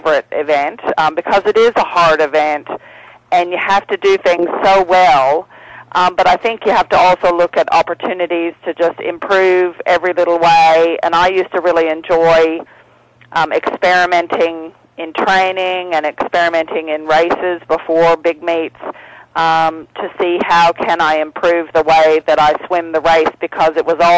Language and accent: English; Nashville, Tennessee, United States; accent: twang; sometimes you just can't help but pick up some different words and phrases and intonations in my accent. So every time I go back to Nashville, though, I get a bit of my twang back.